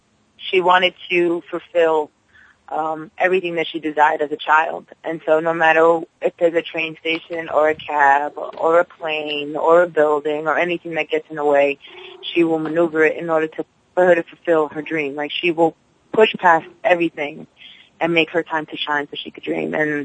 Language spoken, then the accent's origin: English; Alhambra, California, United States; born there; That's where I was born. I was born in Alhambra, you know, and I was there since I was two. I never returned back. And I'm excited to, like, touch my feet against California soil.